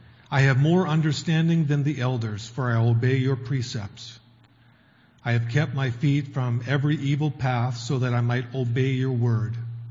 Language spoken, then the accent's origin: English; United States; moved away; Okay, I grew up in the States. I'm American originally.